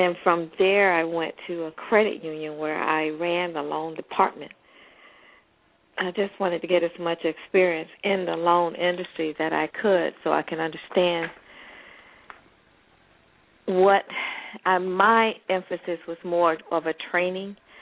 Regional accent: Florida, United States; I grew up here in South Florida. I went to the University of Miami.

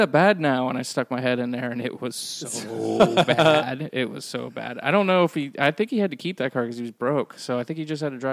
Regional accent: Largo, United States; Yeah, so I grew up here, you know, 20 minutes north

